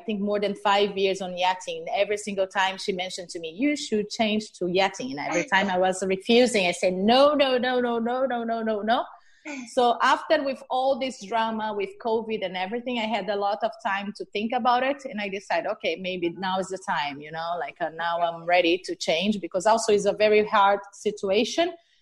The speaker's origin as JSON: {"language": "English", "town": "Santos", "region": "São Paulo", "country": "Brazil", "said": "Yeah, so basically I'm from Brazil. I'm from Santos. Nobody knows where Santos is until I say Neymar. So Neymar, the city of Neymar. This is my city."}